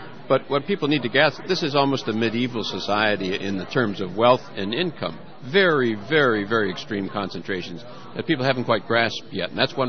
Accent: Wisconsin, United States; I'm from Wisconsin in the 1950s when Joe McCarthy covered everything. You couldn't move politically in Wisconsin.

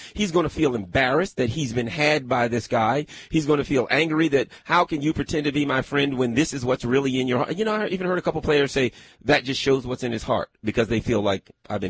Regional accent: Maryland, United States; also born or lived in Pasadena / Glen Burnie; Yeah, Maryland, Anne Arundel County and Pasadena and Glen Burnie area.

